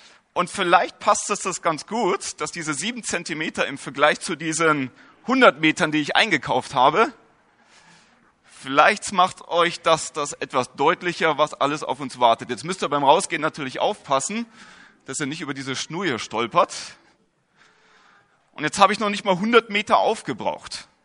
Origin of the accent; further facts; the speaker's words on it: Herford, North Rhine-Westphalia, Germany; born there; now in Friedberg, Germany; Hier der Anfangsknoten ist da, wo ich geboren bin, in Herford, Nordrhein-Westfalen. Dann bin ich nach ein paar Zentimeter umgezogen, wieder umgezogen, nochmal umgezogen. Und dann bin ich irgendwann hier in Bayern gelandet. Ja, in Friedberg sind wir hingezogen mit meinen Eltern.